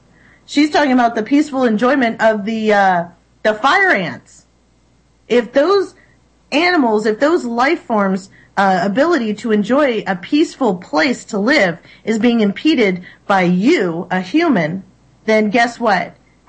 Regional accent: Florida, United States; I'm originally from Florida. I appreciate living in the Great Northwest now.

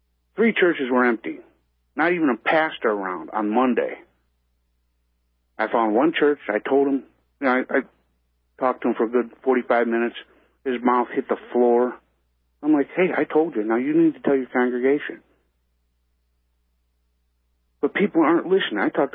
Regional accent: Indiana, United States; Don't reach to the phone and slap me because I'm from Indiana, not India.

